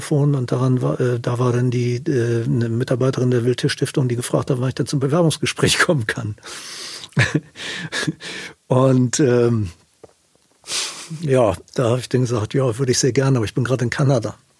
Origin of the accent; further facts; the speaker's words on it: Hamburg, Germany; Weil ich bin im Süden von Hamburg groß geworden und hatte immer einen wahnsinnigen Naturbezug.